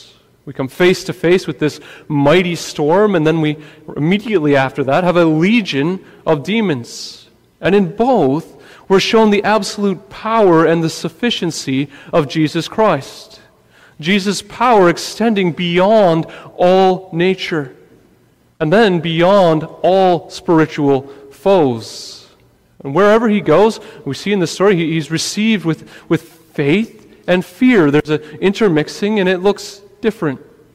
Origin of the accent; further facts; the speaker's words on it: Great Lakes, United States; I grew up near Lake Erie.